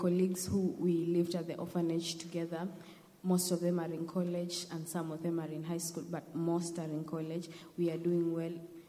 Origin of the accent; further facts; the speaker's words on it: Utange, Mombasa County, Kenya; I'm from Kenya, as I said, and I lived with my grandmom in Utange, in the village in Utange.